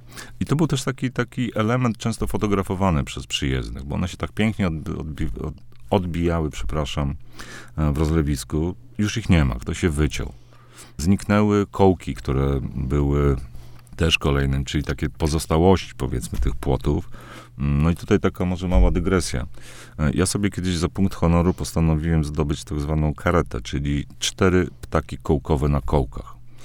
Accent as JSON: {"language": "Polish", "region": "Podlaskie Voivodeship", "country": "Poland", "tie": "born there", "said": "Ja, tak jak powiedziałem, urodziłem się nad Biebrzą. Ja pamiętam ten krajobraz biebrzański sprzed wielu, wielu lat."}